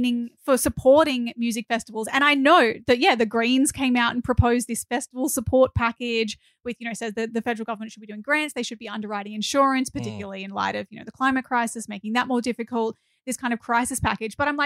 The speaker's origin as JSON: {"language": "English", "town": "Byron Bay", "region": "New South Wales", "country": "Australia", "tie": "born or raised there", "said": "Like, I grew up in Byron"}